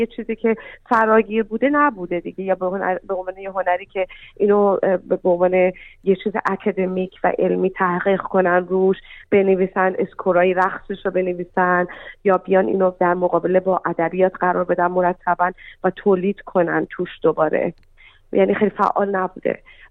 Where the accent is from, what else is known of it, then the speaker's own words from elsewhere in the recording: Iran; moved away as an adult; now in Australia; وقتی که از ایران اومدم بیرون و اومدم استرالیا